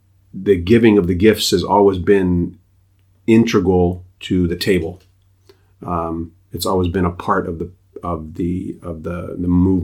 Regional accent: Papua, Indonesia; I'm a missionary kid. I grew up in West New Guinea

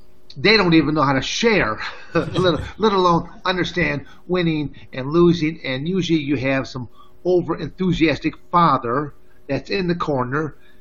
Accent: Montrose, Michigan, United States; Well, basically, I'm born and raised in the state of Michigan. I went originally in the Montrose, New Lothrop areas is where basically I spent probably most of my childhood.

